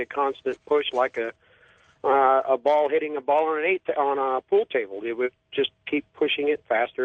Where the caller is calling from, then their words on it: Colorado, United States; I'm from Colorado.